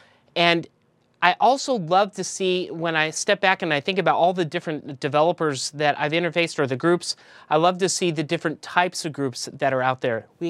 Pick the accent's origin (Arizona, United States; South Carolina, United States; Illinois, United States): Arizona, United States; Flagstaff; also born or lived in Florida / Phoenix; I was born in Florida, but I don't remember it because parents moved over to the West Coast. I remember living in Flagstaff, Arizona, which is a really beautiful community up until I was around 10 years old.